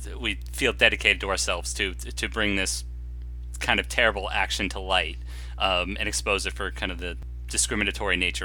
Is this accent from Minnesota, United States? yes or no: no; Boston, Massachusetts, United States; I mean, us growing up in Boston, we're obviously big fans of the New England Patriots.